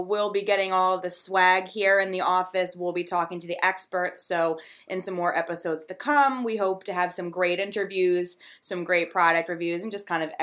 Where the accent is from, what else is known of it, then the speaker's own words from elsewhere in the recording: New Jersey, United States; Justine's from Long Island, I'm from New Jersey.